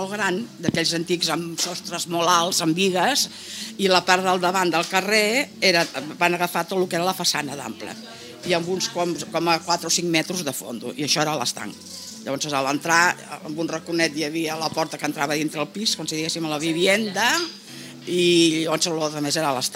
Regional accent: Falset, Catalonia, Spain; El meu poble és Falset, un poble molt bonic, per cert.

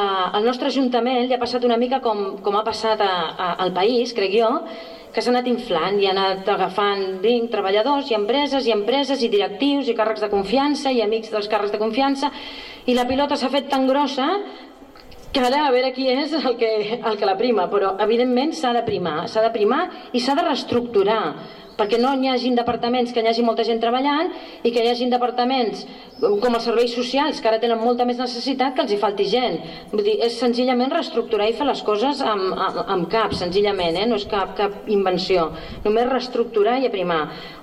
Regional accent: Sitges, Catalonia, Spain; però si això és el meu poble.

